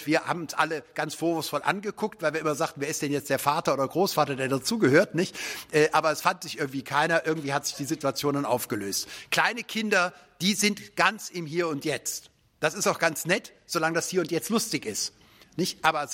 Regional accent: Rhineland, Germany; Ich selbst bin Rheinländer, nicht?

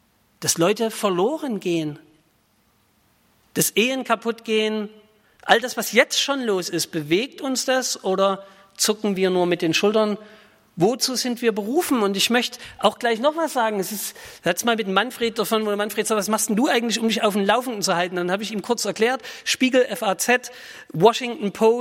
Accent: East Germany, Germany; ich komme aus Ostdeutschland, das hört man ein bisschen raus

